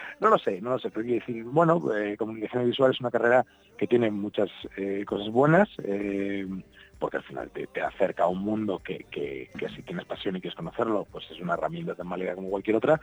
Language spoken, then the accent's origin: Spanish; Asturias, Spain; yo soy de Asturias.